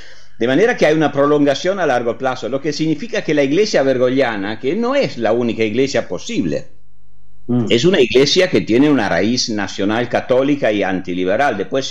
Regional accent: Italy; Spanish is a second language; Yo soy italiano, vivo en Italia, aunque para mí Argentina es como la segunda casa, digamos así, desde hace por lo menos 30 años.

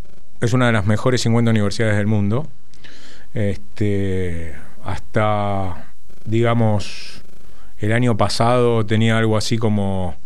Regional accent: Buenos Aires, Argentina; Tiene que ver con mi barrio. Yo soy de Floresta.

